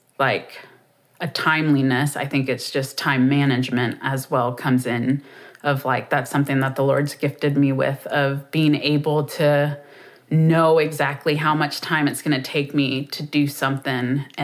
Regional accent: Honduras; even growing up in Honduras, of like, it is assumed that we will be late.

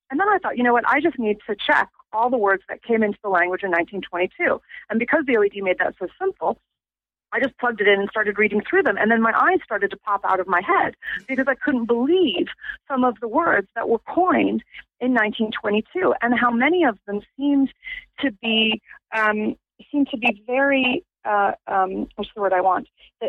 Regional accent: United States; now in London, United Kingdom; as an American living in London

